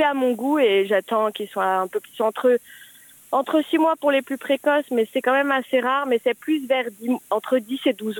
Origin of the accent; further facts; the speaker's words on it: Paris, Île-de-France, France; je suis une vraie Parisienne née à Paris, grandie en ville.